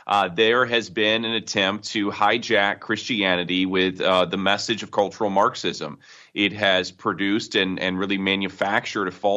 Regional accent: South Bend, Indiana, United States; I'm from South Bend, Indiana.

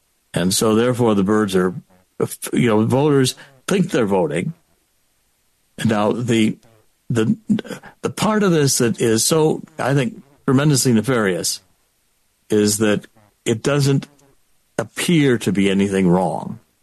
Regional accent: Ohio, United States; I grew up in Ohio. I went to St. Ignatius High School in Cleveland, and I graduated from Case Western Reserve before I got my PhD in political science at Harvard.

